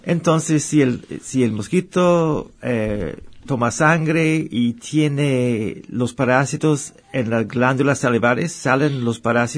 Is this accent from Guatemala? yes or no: no; Canada; yo soy canadiense y nosotros hicimos un viaje una vez hace unos años y como pasamos hasta Nayarit y cuando volvimos al Canadá